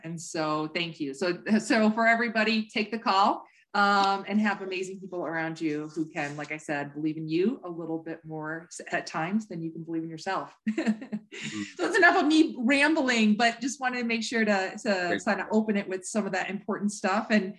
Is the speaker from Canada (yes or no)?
no; Ann Arbor, Michigan, United States; And my sister, who was in Ann Arbor, Michigan, my hometown, has a dental office.